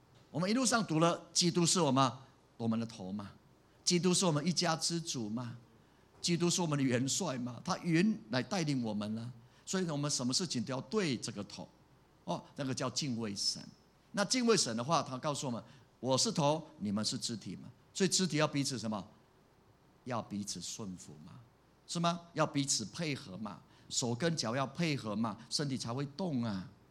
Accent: Taiwan; 我们台湾人结婚之后都说这关头家关头的，

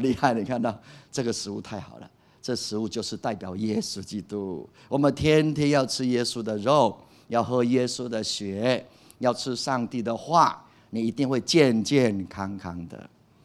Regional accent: Taiwan; 然后把福音传给我们台湾人，我们要非常感动跟感恩。

